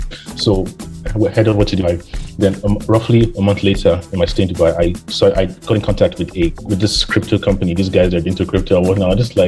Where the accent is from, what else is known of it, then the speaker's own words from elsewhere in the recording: Nigeria; even in Nigeria, I mean, as a Nigerian living, currently living in Nigeria